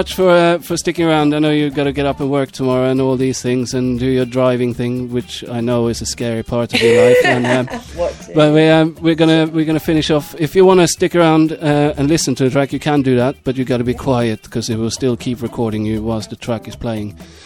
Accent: Sweden; English is a second language; one in Brighton and one in my hometown in Sweden. So the plan is to bring some bands from Brighton to my hometown, and then to bring some bands from my hometown to Brighton.

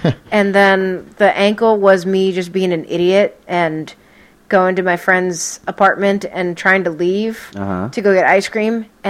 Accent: Canada; And I am from Canada.

